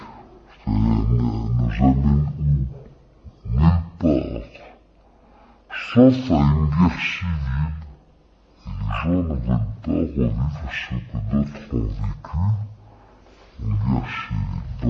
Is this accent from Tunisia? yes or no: yes; Tunisia; c'est notre manière, peut-être en tant que Tunisien, d'apporter notre contribution